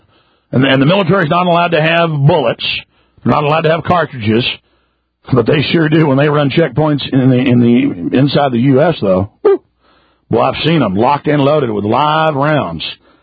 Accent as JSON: {"language": "English", "country": "United States", "said": "They don't call me a Mexican American. I'm an American."}